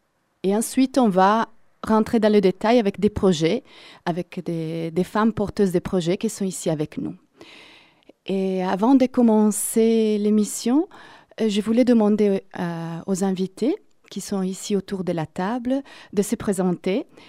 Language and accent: French; Italy; French is a second language; je suis italienne